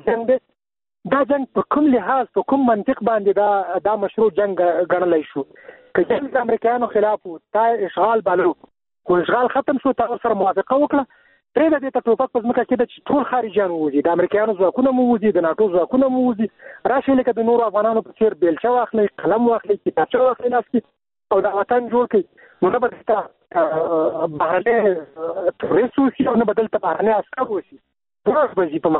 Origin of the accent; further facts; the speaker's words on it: Afghanistan; دنیا ته وښي چې موږ افغانان یو